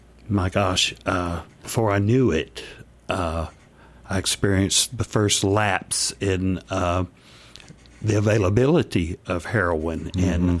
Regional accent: Charlotte, North Carolina, United States; moved away as an adult; now in Asheville, United States; It's a whole different environment for me here as opposed to Charlotte. I came here to find recovery.

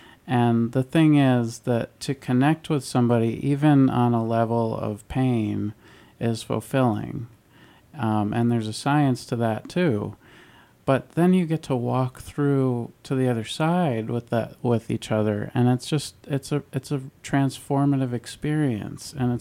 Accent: New York, United States; I grew up in New York.

